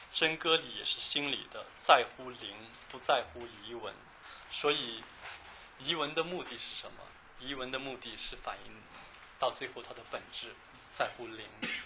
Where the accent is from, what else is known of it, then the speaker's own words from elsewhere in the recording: China; 在座的我们都是中国人